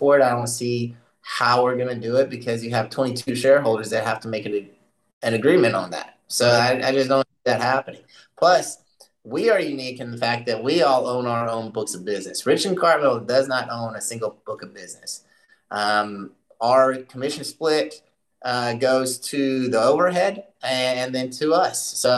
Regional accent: Stillwater, United States; I went to a little independent agency in my hometown of Stillwater

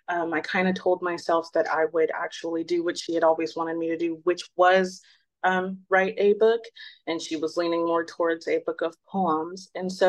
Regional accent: Chicago, Illinois, United States; I grew up in Chicago, Illinois. I am 25 just recently this year.

